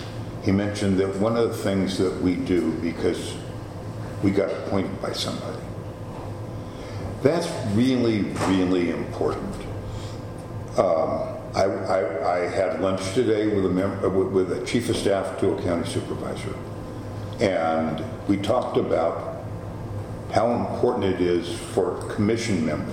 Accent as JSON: {"language": "English", "region": "California", "country": "United States", "said": "I went to another parks event that was put on by a local parks group, because I'm from the Bay Area."}